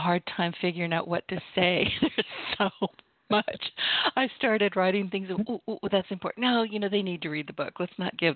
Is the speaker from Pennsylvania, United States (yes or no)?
no; San Francisco, California, United States; now in US South; I'm laughing because I am in the South, so I know what you're talking about. I came from San Francisco to the South, so I get it.